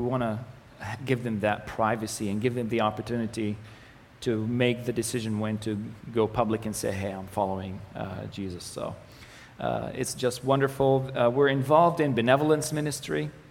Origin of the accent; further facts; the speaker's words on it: Israel; first language Arabic; English is a second language; an Israeli Arab, because growing up, I had to learn Arabic in school because it's my mother tongue, Hebrew as the language of the country, and Israel and English as the language of the world.